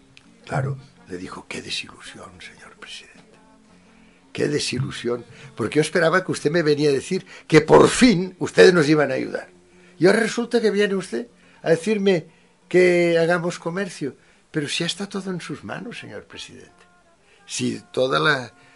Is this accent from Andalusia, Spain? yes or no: no; Catalonia, Spain; yo soy catalán y lo digo siempre, un catalán calcula rápidamente